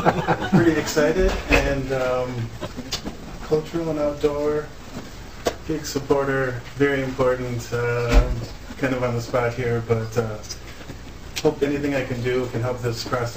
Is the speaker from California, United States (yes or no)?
no; Shoreview, Minnesota, United States; also born or lived in St. Paul; Well, I was born in St. Paul, grew up in Shoreview, and then went to high school and University of Minnesota.